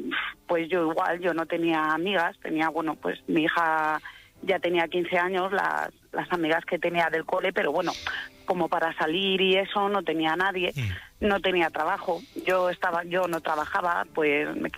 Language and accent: Spanish; Madrid, Community of Madrid, Spain; yo soy de Madrid